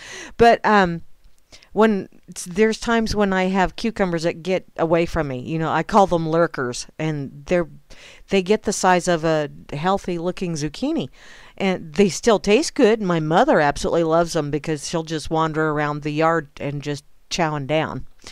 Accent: Kansas, United States; growing up in Kansas, we always called it Gay U, and K-State was Ag Central.

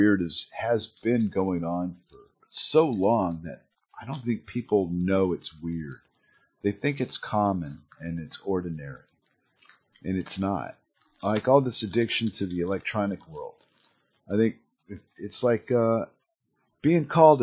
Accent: California, United States; Oh man, no, you're exotic because I'm from California.

